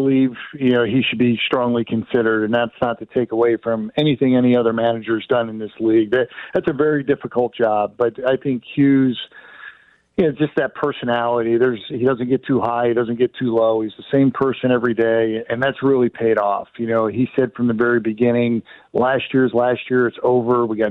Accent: Philadelphia, Pennsylvania, United States; All I could think of, you know, I grew up in Philadelphia.

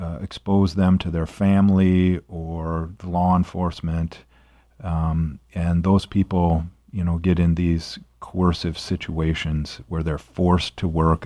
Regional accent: South Dakota, United States; I grew up in South Dakota, went to law school down at USD in Vermilion

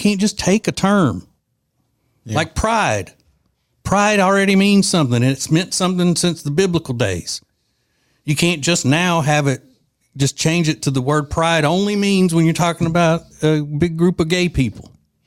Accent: Louisiana, United States; As the Cajun people in my home state of Louisiana would say, how y'all are?

